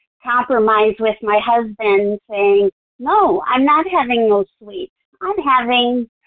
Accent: North Carolina, United States; I'm from North Carolina.

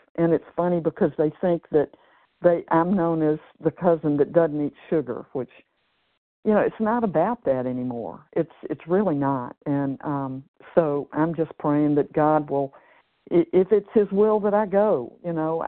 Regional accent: Tennessee, United States; I'm from Tennessee, and this paragraph is so timely

